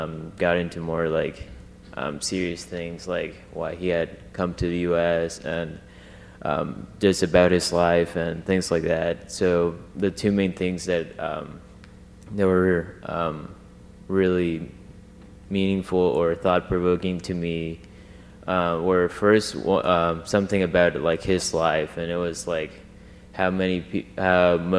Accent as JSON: {"language": "English", "country": "Honduras", "said": "And I am from Honduras, and I got to talk to somebody that was also from Honduras."}